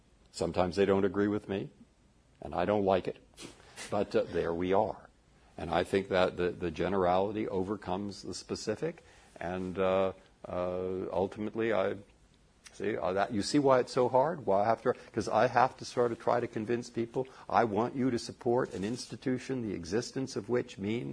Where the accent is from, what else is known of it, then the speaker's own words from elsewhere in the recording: San Francisco, California, United States; also born or lived in Cambridge, United States; because I'd spent a lot of time growing up in San Francisco or sometime, and then I'd lived in Cambridge, Massachusetts.